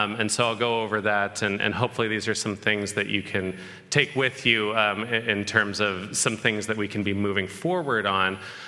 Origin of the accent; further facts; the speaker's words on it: Colorado, United States; I'm from Colorado originally, so I'm very proud of them showing up for that.